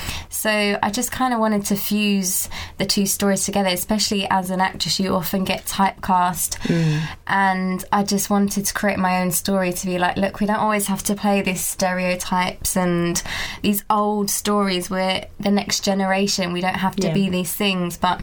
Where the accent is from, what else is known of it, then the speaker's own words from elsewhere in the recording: East of England, United Kingdom; especially as a black or ethnic minority mm-hmm. female. Because I grew up in Essex and, you know, I was one of about three in my whole school.